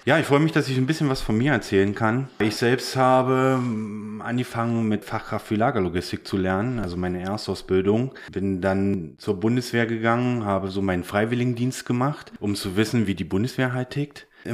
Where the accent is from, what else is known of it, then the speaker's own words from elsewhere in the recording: East Germany, Germany; also ich komme ja gebürtig aus dem Osten